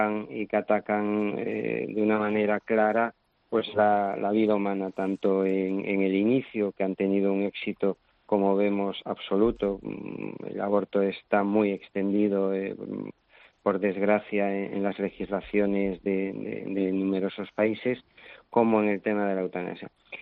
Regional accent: Galicia, Spain; Pero yo soy gallego, ¿no?

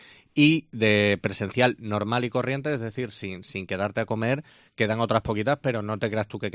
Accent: Extremadura, Spain; somos extremeños, estamos muy orgullosos de ser extremeños

